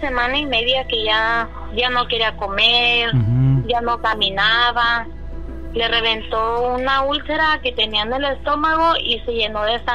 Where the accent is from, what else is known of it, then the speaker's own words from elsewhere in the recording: Michoacán, Mexico; now in Colima, Mexico; Pues yo vivo aquí en Colima y mi abuelito, pues todos somos de Michoacán, somos originarios de Michoacán.